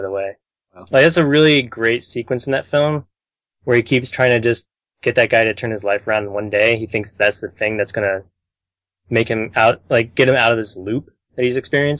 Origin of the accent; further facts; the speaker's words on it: Dayton, Ohio, United States; we're both from Dayton. We know the wide range of homeless people that there are.